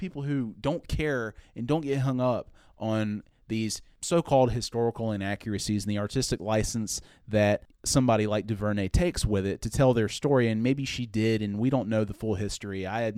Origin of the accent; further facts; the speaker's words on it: Tuscaloosa, Alabama, United States; but this is about my home state. These are places that I have been. This is something that has been a part of my history as I have grown up here, even in Tuscaloosa.